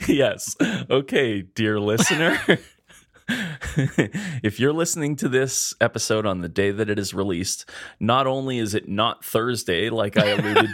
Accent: Edmonton, Alberta, Canada; We're two chefs from Edmonton, Alberta, Canada.

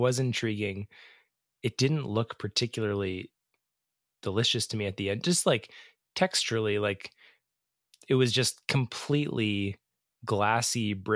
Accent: Calgary, Alberta, Canada; growing up in Calgary and kind of knowing the Rockies scene

